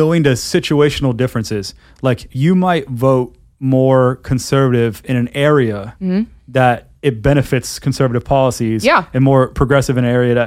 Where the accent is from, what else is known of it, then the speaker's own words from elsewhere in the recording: Florida, United States; I'm from Florida, and the absolute worst road in the history of the world is I-4.